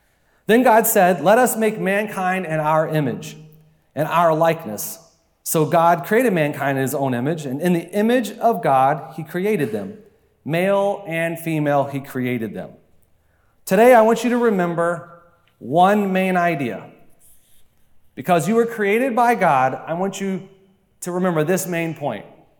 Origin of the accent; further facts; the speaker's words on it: Sanford, North Carolina, United States; born there; And I was born in Sanford, North Carolina.